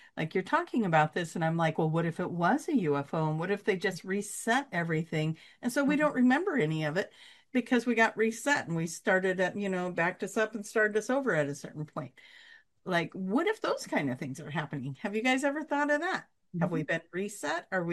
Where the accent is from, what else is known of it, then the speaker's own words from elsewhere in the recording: Oregon, United States; If you didn't figure it out, I'm from Oregon.